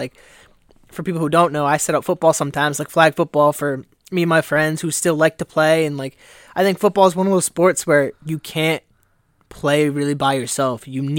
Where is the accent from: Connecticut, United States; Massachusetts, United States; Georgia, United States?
Massachusetts, United States; We're from Massachusetts, obviously, for people who don't know, and we like the Red Sox, so green monster, gray monster